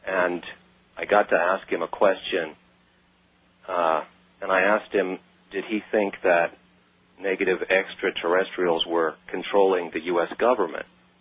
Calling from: Pasadena, California, United States; Hi. I'm calling from Pasadena.

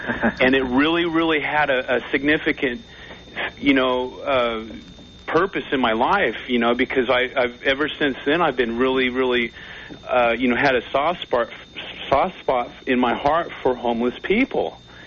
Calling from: Bakersfield, California, United States; Bakersfield.

